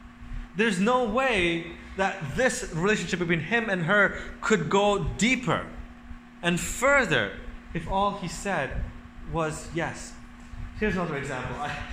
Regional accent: India; This might be a bit controversial, but Indians have their own, like, I'm an Indian, so we have our own wax Jesus

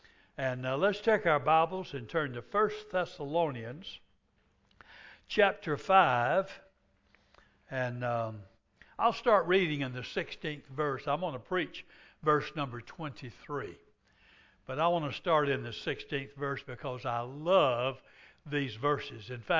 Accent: Swainsboro, Georgia, United States; My dad was a preacher, and I was brought up in Swainsboro, Georgia.

